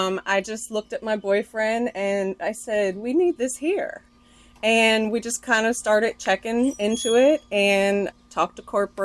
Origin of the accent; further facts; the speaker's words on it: King George, Virginia, United States; now in Waldorf, United States; So I grew up in King George.